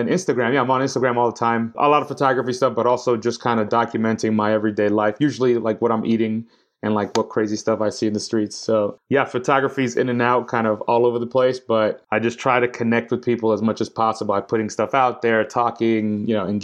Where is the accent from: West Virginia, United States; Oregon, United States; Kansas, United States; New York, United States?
New York, United States; New York City; I'm from New York City. I'm from Uptown, Washington Heights, where all the Dominicans are at. That's my people.